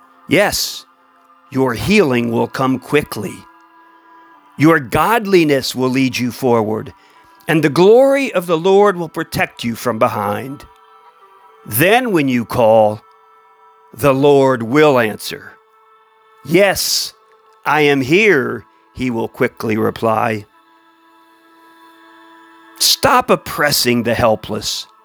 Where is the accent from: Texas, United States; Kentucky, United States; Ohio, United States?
Kentucky, United States; one of my favorite writers from my home state, the state I'm in right now, Kentucky.